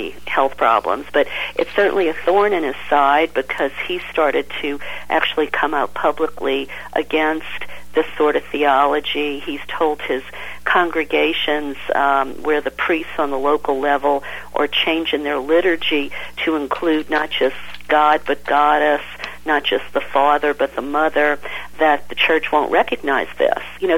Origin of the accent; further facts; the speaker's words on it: New Orleans, Louisiana, United States; moved away as an adult; You know, I grew up in New Orleans in the Bible Belt. My family was Catholic. And it wasn't until I was 30 years old I discovered this when I moved to California.